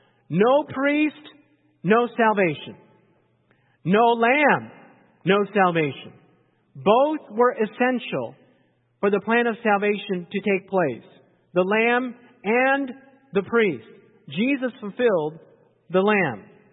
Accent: Takoma Park, Maryland, United States; born there; People ask me, where are you from? And I say, I was born in Tacoma Park, Maryland. They say, no, where are you really from? And I'm like, ooh, okay. So my parents were from Korea.

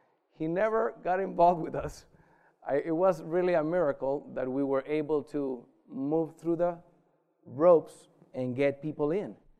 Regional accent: Costa Rica; I'm from Costa Rica. I grew up there. Okay, but I had been away from Costa Rica for so many years.

